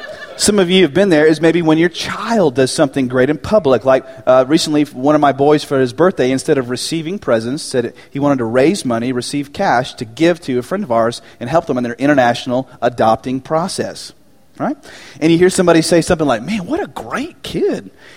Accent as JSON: {"language": "English", "country": "United States", "tie": "born there", "said": "I was born here in the United States in 21st century Western culture"}